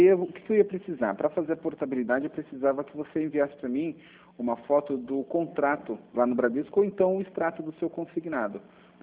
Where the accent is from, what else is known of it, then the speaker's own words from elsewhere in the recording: Brazil; Que eu sou brasileiro, não desisto nunca, mas nunca mesmo.